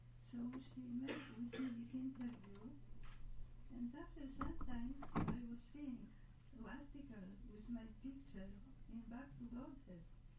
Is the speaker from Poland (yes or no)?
yes; Poland; English is a second language; I come from Roman Catholic family, from Poland, and so suddenly Srila Prabhupada said, God is a person.